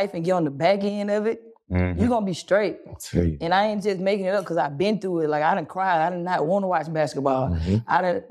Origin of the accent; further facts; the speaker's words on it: Mississippi, United States; And you know, I'm from the country. I'm from Mississippi. I grew up with like cows ticking.